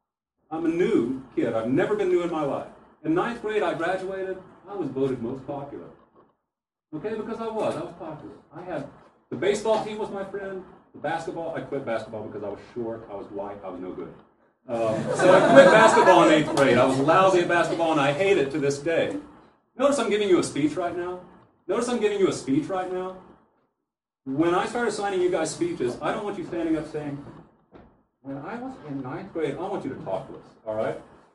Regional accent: Tennessee, United States; I grew up in Tennessee.

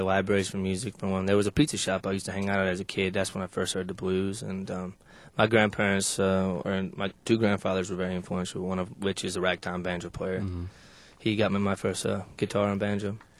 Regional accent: Illinois, United States; now in St. Louis, United States; I'm originally from Illinois, as a matter of fact, right across the river.

